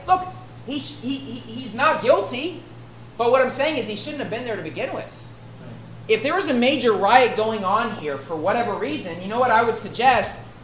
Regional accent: West Virginia, United States; what's a common practice in West Virginia, my home state, is you burn couches when you win football games.

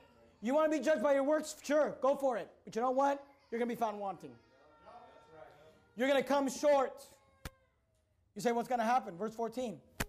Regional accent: Hayward, California, United States; also born or lived in San Leandro; I grew up in the Bay Area. I lived in Hayward, California. We moved from Hayward, California to San Leandro, San Lorenzo, California.

